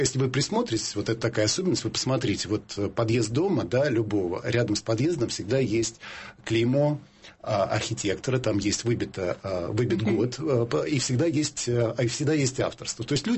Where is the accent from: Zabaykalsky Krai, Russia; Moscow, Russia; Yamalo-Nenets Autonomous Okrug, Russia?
Moscow, Russia; born there; В Москве, которую я очень люблю, я родился в Москве